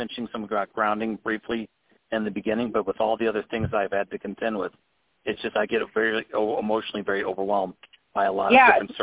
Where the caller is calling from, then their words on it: St. Louis, Missouri, United States; I'm here from St. Louis